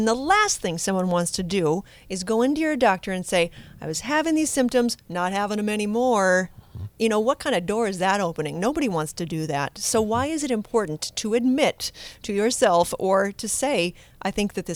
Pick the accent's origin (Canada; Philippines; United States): United States; Midwest; Well, that might be, but where I grew up in the Midwest here, a TIA is not a precursor to a stroke.